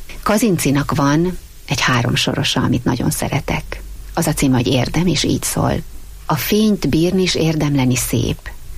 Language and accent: Hungarian; Sátoraljaújhely, Borsod-Abaúj-Zemplén, Hungary; A férjemmel úgy terveztük az életünket, hogy Sátoraljá új helyen maradunk. Mind a ketten ott születtünk, ott volt és ott van a családunk